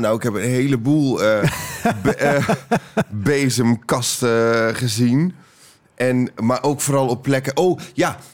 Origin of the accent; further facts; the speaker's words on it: Alblasserdam, South Holland, Netherlands; En ik woonde toen nog in Alblasserdam, waar ik ben opgegroeid. Een ellendige plek, staat je Bijbelbelt.